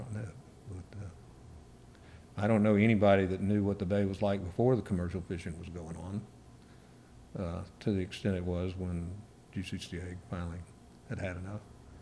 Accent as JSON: {"language": "English", "town": "Houston", "region": "Texas", "country": "United States", "tie": "born or raised there", "lives_now": "Corpus Christi, United States", "said": "look at Houston, where I was growing up in Houston, and Houston now, and Corpus Christi, when I first started living here in Corpus Christi now."}